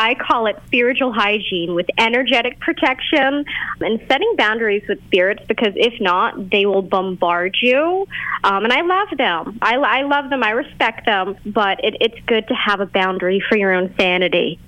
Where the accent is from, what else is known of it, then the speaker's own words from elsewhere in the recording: Boston, Massachusetts, United States; So I'm from Boston, Massachusetts.